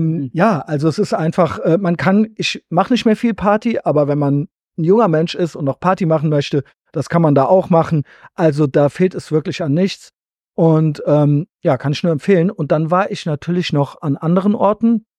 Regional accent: Germany; Und natürlich komme ich aus Deutschland, das spielt auch eine große Rolle.

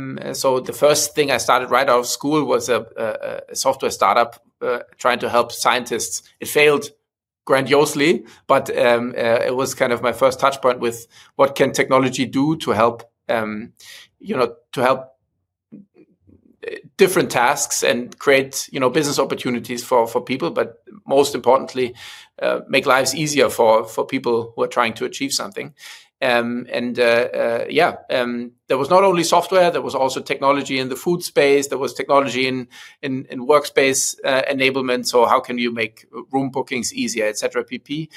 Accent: Berlin, Germany; now in Copenhagen, Denmark; I'm originally from Berlin, so born and raised in that city. I am now a family father with a wife and two kids living in Copenhagen

